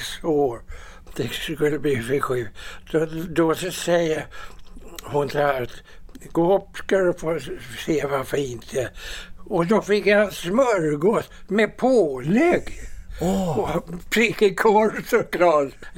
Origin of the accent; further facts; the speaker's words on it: Gothenburg, Västra Götaland County, Sweden; Jag är göteborgare.